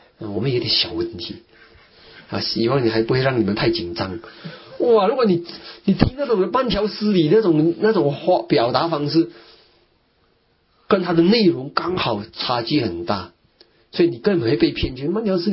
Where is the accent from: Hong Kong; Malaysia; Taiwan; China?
Malaysia; 我们马来西亚人讲雷